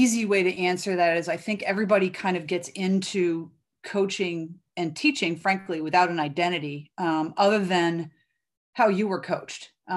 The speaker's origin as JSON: {"language": "English", "town": "Durham", "region": "North Carolina", "country": "United States", "tie": "born or raised there", "said": "ultimately I grew up in Durham, North Carolina, and I grew up going to Duke basketball games with my dad."}